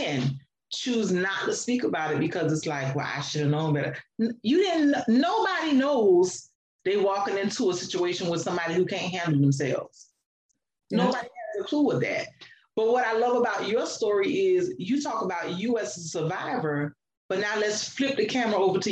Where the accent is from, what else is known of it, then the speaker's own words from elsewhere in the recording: the South, United States; growing up in the South and hearing this constantly